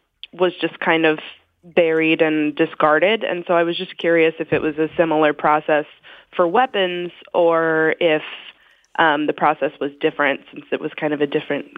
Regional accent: Missouri, United States; I was curious because I grew up in Missouri, kind of near a nuclear power plant.

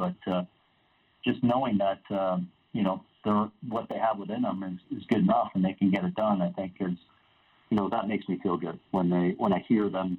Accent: Ontario, Canada; Growing up in Ontario, my junior golf days, not too much, really not at all

